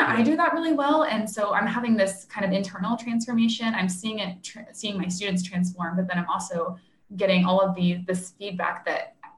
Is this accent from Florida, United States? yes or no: yes; Florida, United States; I grew up in Central Florida, super small town, like cows in my backyard, really wow.